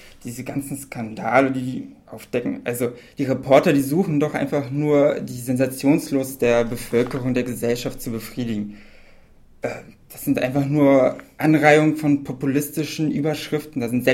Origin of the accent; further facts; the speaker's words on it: Berlin, Germany; also born or lived in Poland; ich bin gebürtig aus Polen, lebe aber schon mein ganzes Leben in Berlin und bin 24 Jahre alt.